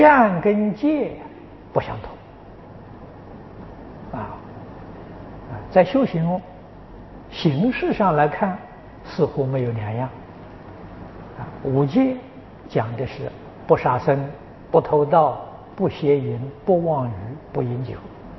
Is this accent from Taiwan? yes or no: no; China; 我们中国人称他做玉皇大帝啊